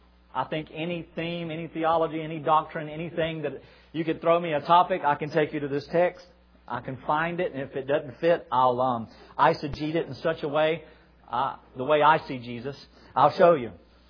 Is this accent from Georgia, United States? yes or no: yes; Georgia, United States; I grew up in South Georgia. I'm headed back there on September the 5th to plant a church in my home area after 15 years of leaving.